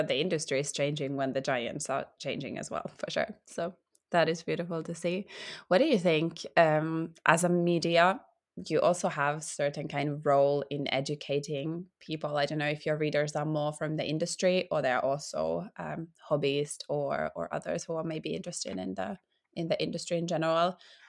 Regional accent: Finland; I'm personally from Finland, and we do have a lot of that forest

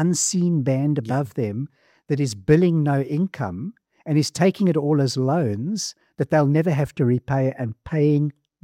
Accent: South Africa; When I grew up in South Africa

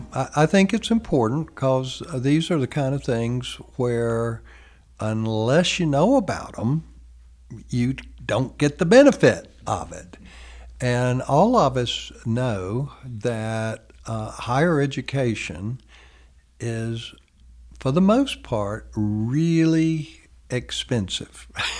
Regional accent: Kannapolis, North Carolina, United States; he came to my hometown of Kannapolis.

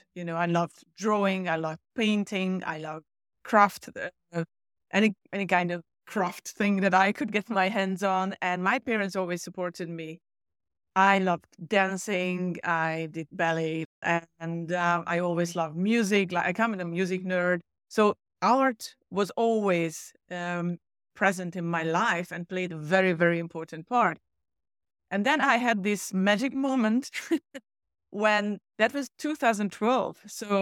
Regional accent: Hungary; moved away as an adult; now in Cyprus; I was born and raised in Hungary, in Central Europe, and I've been living in Cyprus for 13 years. But my cultural background, language background is, you know, it's from Hungary. And I lived in the country until I was like 23 years old.

